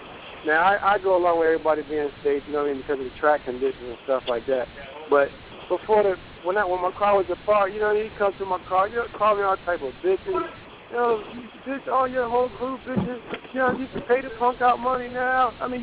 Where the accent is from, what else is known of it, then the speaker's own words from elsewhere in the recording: New York City, New York, United States; A lot of people think I'm from Virginia. I'm really from New York. You know what I mean? I'm from Harlem.